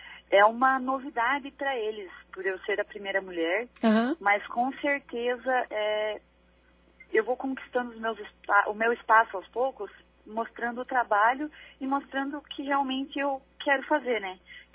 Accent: Cruz Machado, Paraná, Brazil; also born or lived in União da Vitória; now in Curitiba, Brazil; Eu nasci em União da Vitória, uhum, e fui criada em Cruz Machado.

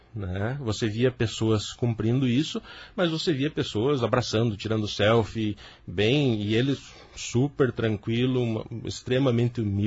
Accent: Porto União, Santa Catarina, Brazil; sou de Porto União e União da Vitória.

